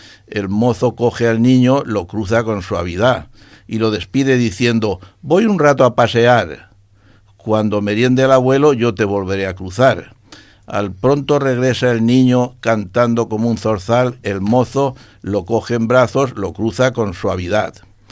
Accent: Elche, Valencian Community, Spain; moved away as an adult; soy de Elche. Yo sí, vine aquí con 18 años

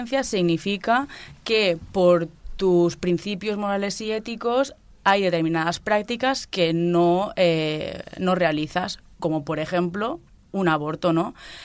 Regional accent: Alicante, Valencian Community, Spain; Si yo, que soy de Alicante, quiero abortar

